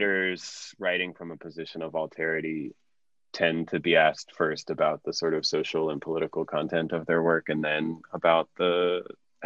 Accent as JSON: {"language": "English", "town": "Tehran", "region": "Tehran Province", "country": "Iran", "tie": "born there", "first_language": "Persian", "second_language": "English", "moved": "yes", "said": "I was born in Tehran, right? I am Iranian, but I also don't speak. I mean, you know, I lost Farsi when I came here, even though it was my first language. And though I've taken sort of lessons or whatever, you know, I'm never going to speak Farsi like a native speaker"}